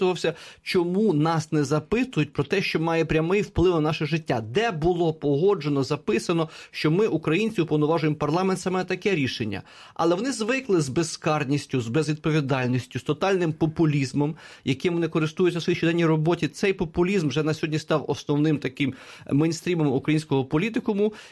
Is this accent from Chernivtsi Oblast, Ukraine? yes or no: yes; Chernivtsi Oblast, Ukraine; в моїй рідній Чернівецькій області, де так само десь біля 200 з копійками тисяч румун